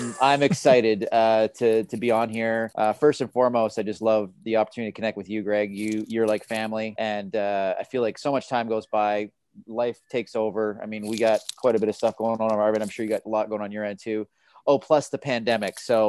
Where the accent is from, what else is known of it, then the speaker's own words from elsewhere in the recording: Wasaga Beach, Ontario, Canada; Yeah, so I grew up in Wasega Beach, about an hour north of Toronto.